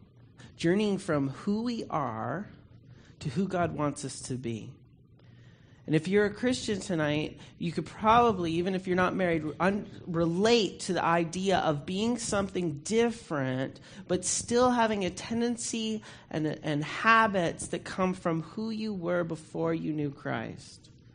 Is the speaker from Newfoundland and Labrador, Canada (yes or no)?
no; Ottawa, Ontario, Canada; I'm from Ottawa